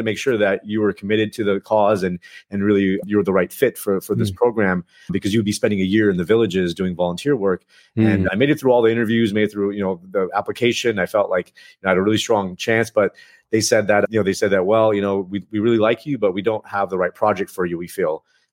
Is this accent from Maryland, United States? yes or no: no; Chicago, Illinois, United States; born there; I was born in Chicago. So we went to a studio in Chicago